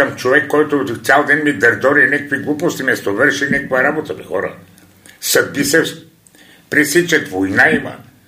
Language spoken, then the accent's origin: Bulgarian; Haskovo, Haskovo Province, Bulgaria; Сега първо аз съм от Хасково